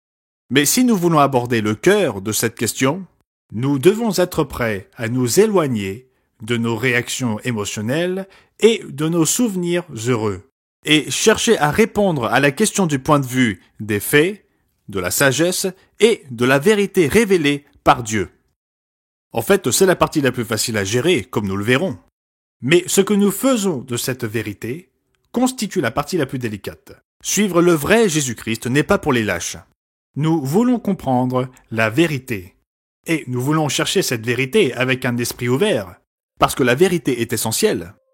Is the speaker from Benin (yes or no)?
no; United States; French is a second language; Permettez-moi donc de me concentrer un peu sur les coutumes que je connais le mieux en tant qu'Américain.